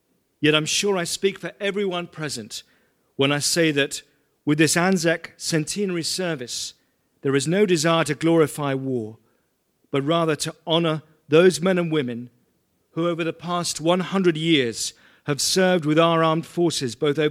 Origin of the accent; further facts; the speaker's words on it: England, United Kingdom; I was born and raised in England